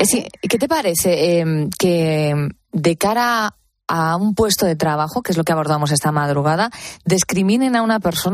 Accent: Madrid, Community of Madrid, Spain; los de Madrid siempre hemos pensado que es el nuestro, y nosotros también tenemos nuestro propio acento.

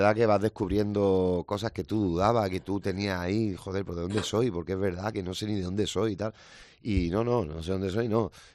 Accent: Cartagena, Region of Murcia, Spain; also born or lived in Melilla; así que soy murciano, cartagenero, melillense

